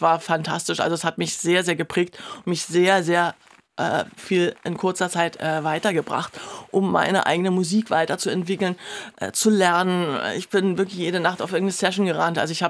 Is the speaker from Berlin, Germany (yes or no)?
yes; Berlin, Germany; moved away as an adult; Ich bin ja in Ostberlin groß geworden.